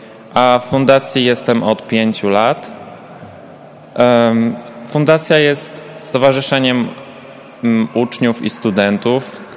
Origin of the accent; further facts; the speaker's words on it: Subcarpathian Voivodeship, Poland; Ja pochodzę z małej wsi na Podkarpaciu.